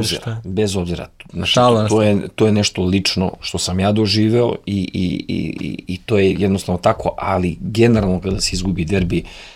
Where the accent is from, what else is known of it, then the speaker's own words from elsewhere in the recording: Belgrade, Serbia; Ja sam rođen u Beogradu, ja sam Beograđan.